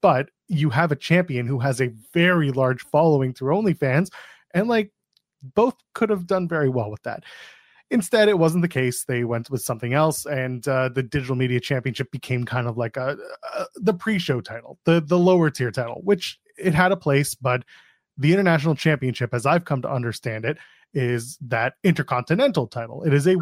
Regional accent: Canada; I'm not flying Spirit because I'm Canadian.

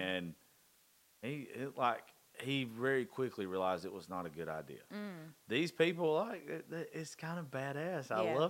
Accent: Georgia, United States; Like, I grew up in Dodge County

